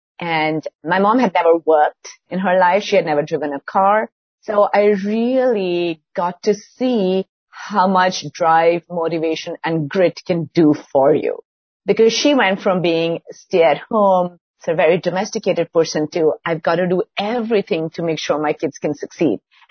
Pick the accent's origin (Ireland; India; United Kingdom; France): India; now in United States; Like you said, I was born and brought up in India